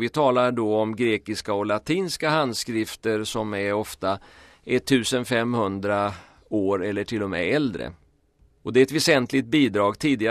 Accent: Vadstena, Östergötland, Sweden; born there; den 22-23 maj ska han just vara i min födelsestad Vadstena

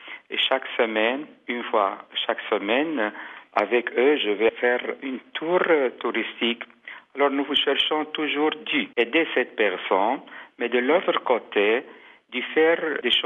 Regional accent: Syria; French is a second language; now in Greece; comme Arménien, mais surtout comme Syrien, que je viens de la Syrie.

